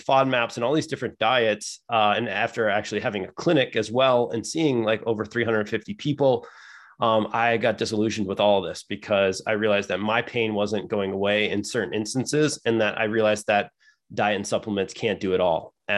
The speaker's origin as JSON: {"language": "English", "region": "Midwest", "country": "United States", "tie": "born or raised there", "said": "I have a lot of the risk factors. I grew up in the Midwest."}